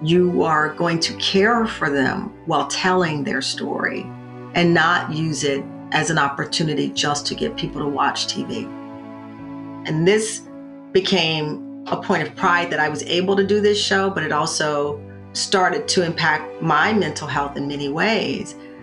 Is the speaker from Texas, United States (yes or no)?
yes; Luling, Texas, United States; I grew up in Luling, Texas, which is in hill country right outside of Austin.